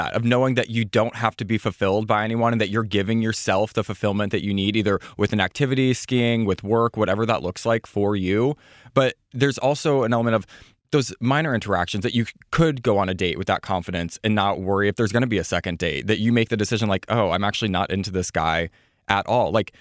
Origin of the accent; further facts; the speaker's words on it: Midwest, United States; I'm from the Midwest.